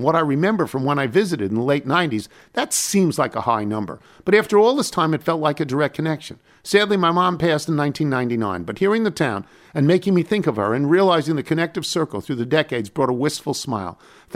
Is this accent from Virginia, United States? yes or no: no; Lawrence, Kansas, United States; I grew up in Lawrence, Kansas, and remember first seeing you and Michael Wilbon on your Sunday appearances of the Sports Reporters back in the mid-'80s.